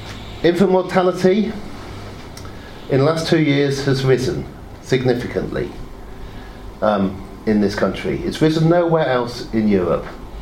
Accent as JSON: {"language": "English", "town": "Oxford", "region": "South East England", "country": "United Kingdom", "tie": "born or raised there", "said": "I grew up in Oxford, little southern town. I came back to Oxford 5 years ago"}